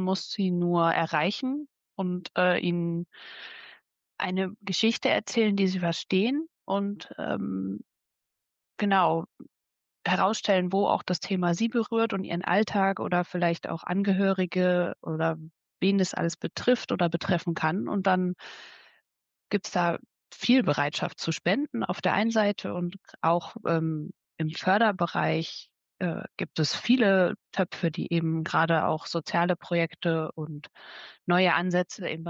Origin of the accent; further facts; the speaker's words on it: Rhineland, Germany; born there; now in Kiel, Germany; 30 Jahre jung und gebürtig aus dem Rheinland und jetzt seit über 6 Jahren in Kiel